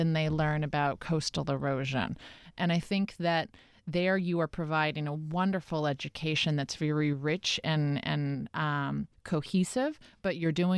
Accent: Wyoming, United States; also born or lived in Kansas; I grew up in Wyoming. And I think that that was more catalytic than I appreciated at the time, because when you come from Wyoming, you

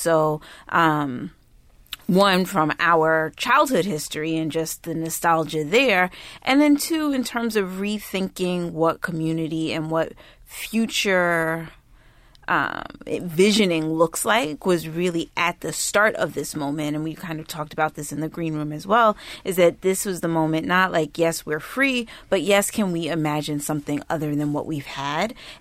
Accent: Brooklyn, New York, United States; now in Oakland, United States; You know, I'm from Brooklyn, and as a New Yorker, and that was always a celebration of pride, a celebration of emancipation.

